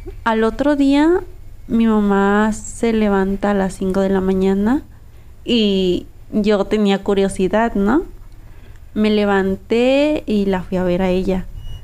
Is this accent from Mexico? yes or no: yes; Guerrero, Mexico; now in Tijuana, Mexico; actualmente yo soy de Guerrero, radico en Tijuana, tengo 8 meses aquí